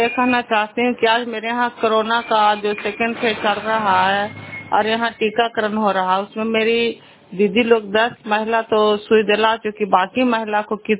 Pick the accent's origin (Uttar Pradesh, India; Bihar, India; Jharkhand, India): Bihar, India; Nalanda; मैं पापा नौसा का रहने वाली हूँ, नालंदा डिस्ट्रिक्ट के रहने वाली हूँ, बिहार राज्य के निवासी हूँ।